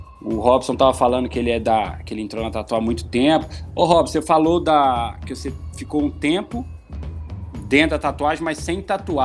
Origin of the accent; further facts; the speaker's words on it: Belo Horizonte, Minas Gerais, Brazil; eu sou tatuador, sou daqui de BH.